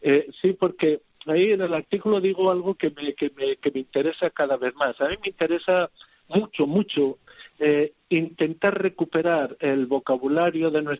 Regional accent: Navarre, Spain; nosotros somos de Navarra

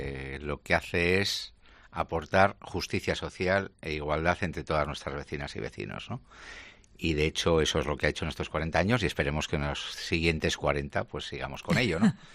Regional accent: Bilbao, Basque Country, Spain; Pues yo nací en Bilbao y he hecho mi recorrido vital, lo he tenido

